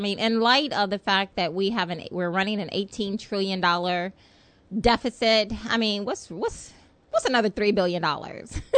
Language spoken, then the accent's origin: English; the South, United States; So, but, you know, hey, I take ownership. I'm from the South. So you may. So if you guys hear whole syllables missing, then, you know, just kind of chuck it up to the fact that, you know, hey. It's my roots.